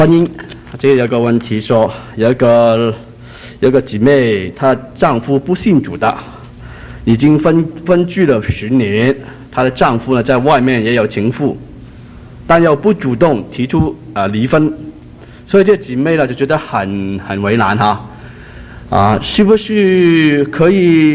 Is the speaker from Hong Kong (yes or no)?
yes; Hong Kong; moved away; 我们从香港来的就觉得你家里煮的怎么样就不够我们餐馆煮的好